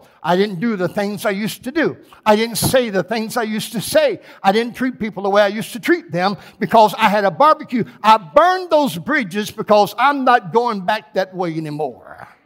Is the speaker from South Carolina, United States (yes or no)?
yes; South Carolina, United States; We have a guest from South Carolina, Melinda, from back in my hometown.